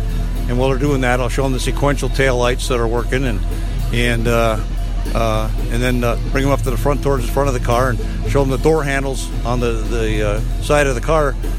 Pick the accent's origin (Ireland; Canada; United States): United States; Finley, North Dakota; And I'm originally from Finley, North Dakota.